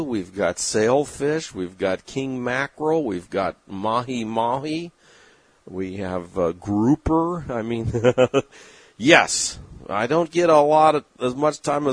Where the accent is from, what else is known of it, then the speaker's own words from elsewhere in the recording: San Diego, California, United States; It's not the same San Diego that I grew up in, and now I'm over here, surrounded by shrimp